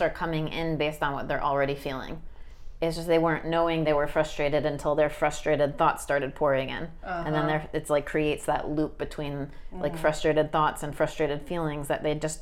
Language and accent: English; New Jersey, United States; now in Malibu, United States; I'm from New Jersey.